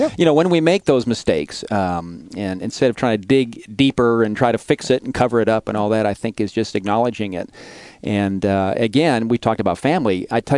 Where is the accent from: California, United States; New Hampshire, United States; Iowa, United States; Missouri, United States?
California, United States; Fresno; he was well known in the community in my hometown of Fresno